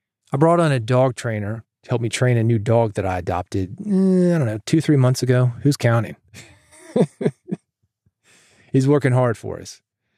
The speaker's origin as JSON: {"language": "English", "region": "the South", "country": "United States", "said": "And I'm from the South. I know the South. I understand the South."}